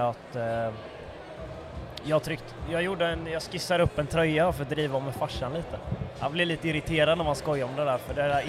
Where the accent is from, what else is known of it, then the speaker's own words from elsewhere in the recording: Jönköping, Jönköping County, Sweden; För vi har ett sommarställe i Mariestad där Alexander kommer ifrån. Jag är ju från Jönköping egentligen.